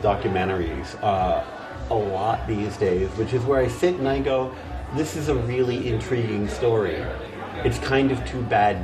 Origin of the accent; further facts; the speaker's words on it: Canada; Because I grew up in Canada in the 70s